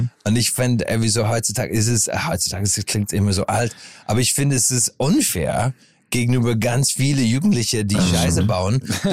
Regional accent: Ireland; German is a second language; weil ich komme aus dem Dorf und in Irland, 1000 Kilometer weg.

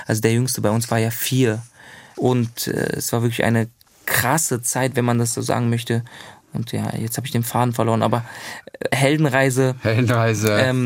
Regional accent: Berlin, Germany; Also ich bin in Neukölln aufgewachsen.

